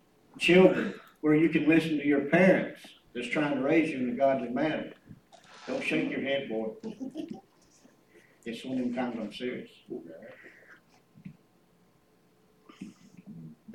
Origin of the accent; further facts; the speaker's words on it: Georgia, United States; I was real born and raised in Georgia.